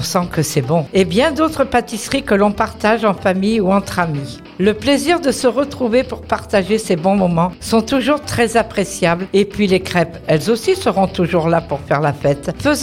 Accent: Brittany, France; Je suis bretonne et chez nous, nous faisons des beignets sucrés.

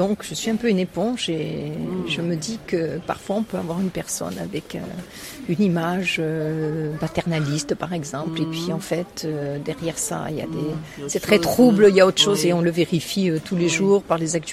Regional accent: Brittany, France; now in Saint-Dionisy, France; je suis bretonne en fait, mais j'habite dans la région j'habite dans le Gard, près de Nîmes, on va dire, un petit village qui s'appelle Saint-Dionysie, qui est sur la route de Sommières.

